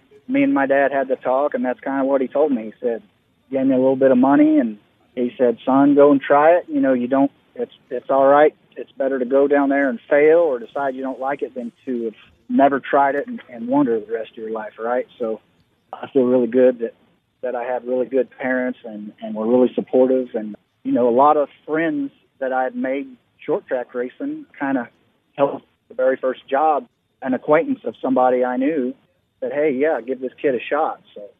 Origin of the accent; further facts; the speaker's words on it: Indiana, United States; growing up in Indiana, right